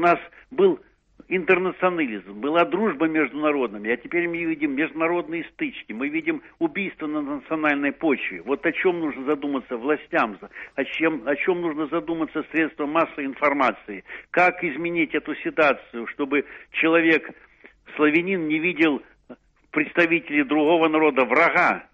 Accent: North Caucasus, Russia; Я сам вырос на Северном Кавказе

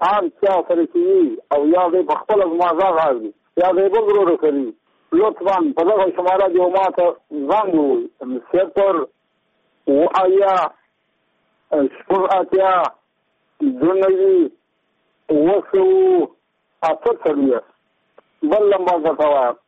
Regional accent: Badghis, Afghanistan; زه په خپله د بادغیس ولایت یم، د مقر د ولسوالۍ یم.

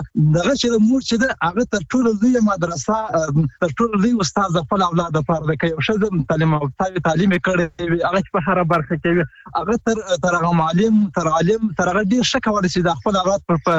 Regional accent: Helmand, Afghanistan; یم د هلمند ولایت نه.

